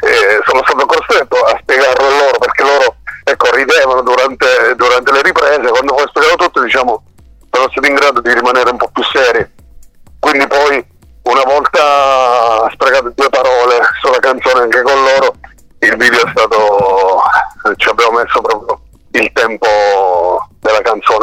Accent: Pineto, Abruzzo, Italy; io sono di Pineto in Abruzzo

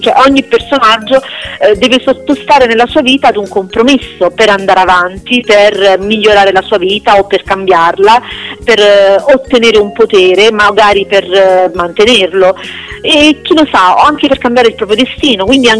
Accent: Naples, Campania, Italy; io ho ambientato la storia a Napoli perché sono napoletana

